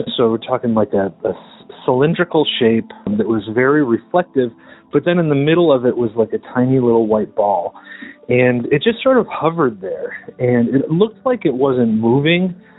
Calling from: Medford, Massachusetts, United States; I'm calling from Medford, Massachusetts

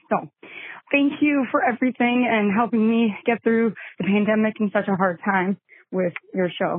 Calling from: Minnesota, United States; I'm calling from Minnesota.

